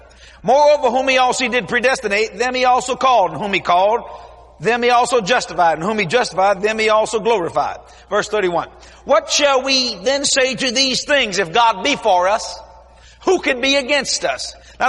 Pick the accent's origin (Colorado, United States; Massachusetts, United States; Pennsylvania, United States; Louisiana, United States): Louisiana, United States; New Orleans; You know, we're from South Louisiana, New Orleans, Louisiana. That means you got to be Catholic at least once.